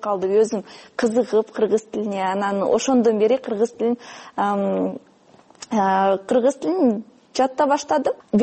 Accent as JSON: {"language": "Kyrgyz", "country": "Kazakhstan", "lives_now": "Bishkek, Kyrgyzstan"}